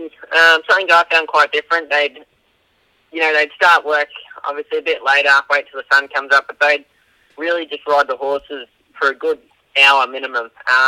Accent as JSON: {"language": "English", "town": "Melbourne", "region": "Victoria", "country": "Australia", "tie": "born or raised there", "also_born_or_lived": "Sydney", "said": "I grew up in Melbourne early days, and I love my AFL and sort of took that passion to Sydney"}